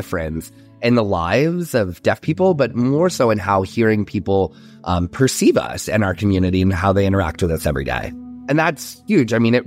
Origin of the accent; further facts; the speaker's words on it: United States; first language American Sign Language; English is a second language; Truly, you know, sign language is my first language, even though also English very much feels like my first language in a lot of ways.